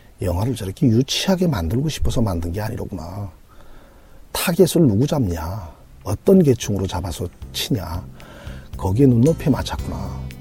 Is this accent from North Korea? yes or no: yes; Pyongyang, North Korea; now in South Korea; 어차피 저의 정체성이라는 것은 북한이고 또 고향은 평양이니까